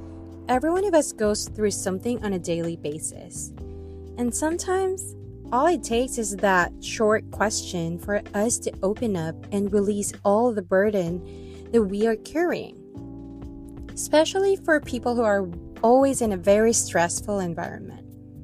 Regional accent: Philippines; English is a second language; So obviously I'm Filipino, so duh, I will have an accent.

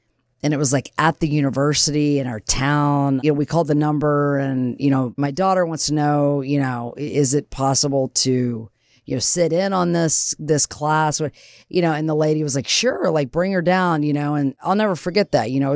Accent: Lexington, Kentucky, United States; born there; So I was born in Kentucky, Lexington, Kentucky. I'm the youngest of four.

